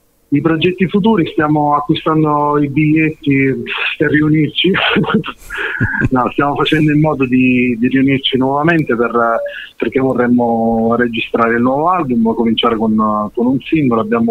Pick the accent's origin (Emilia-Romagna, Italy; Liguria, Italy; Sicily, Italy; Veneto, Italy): Sicily, Italy; Augusta; io e il tastierista e Carmelo siamo di Augusta